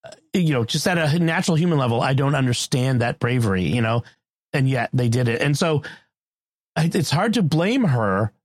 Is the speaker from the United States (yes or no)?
yes; United States; I've read a lot of military history because I'm a American man over the age of 35, and that's required.